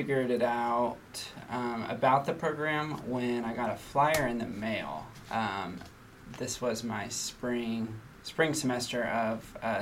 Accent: Acworth, Georgia, United States; Yeah, well, I'm from the Dallas Ackworth area. I went to North Paulding High School.

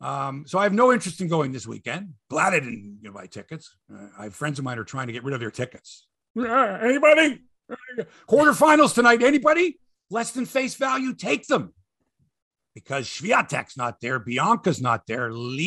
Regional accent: Canada; I'm a Canadian tennis fan. I want to watch my Canadians too

